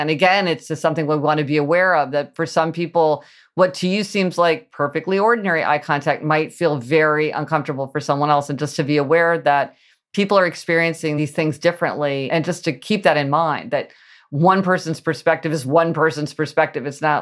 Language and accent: English; Midwest, United States; because I grew up in the Midwest and like I almost never touched my parents or my sister.